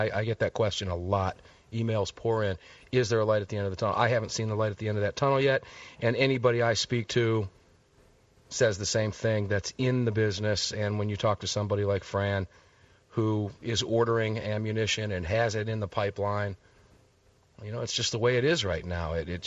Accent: Tampa, Florida, United States; Brought the Crossbreed Holster Studios down to my hometown in Tampa, Florida this week.

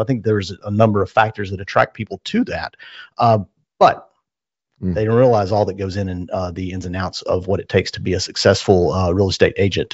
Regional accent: Asheville, North Carolina, United States; I grew up, born and raised in Asheville, North Carolina. I was going to the University of North Carolina, Asheville

